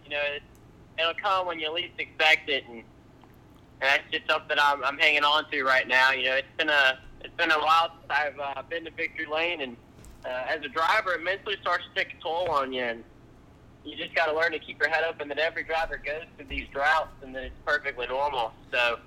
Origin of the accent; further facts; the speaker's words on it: Meridian, Mississippi, United States; also born or lived in Tuscaloosa, Alabama; Well, I was born in Tuscaloosa and raised in Meridian, Mississippi, not too far away from the state line. But yeah, it goes both ways. Some people say I'm from Mississippi, some people say I'm from Alabama.